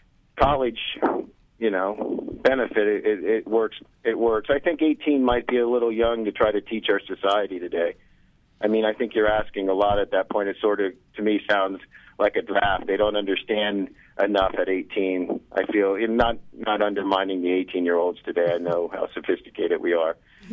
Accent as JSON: {"language": "English", "town": "Montecito", "region": "California", "country": "United States", "said": "I'm a Democrat from Montecito."}